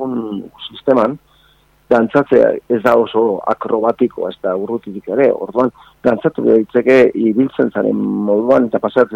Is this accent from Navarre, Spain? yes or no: yes; Navarre, Spain; now in Bilbao, Spain; ni Nafarra naiz, ba, joan entzat bizitzera Bilbo aldera